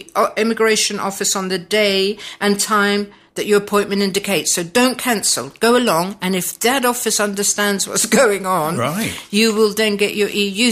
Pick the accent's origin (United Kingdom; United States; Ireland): United Kingdom; England; now in Spain; I'm an Englishman living in Spain.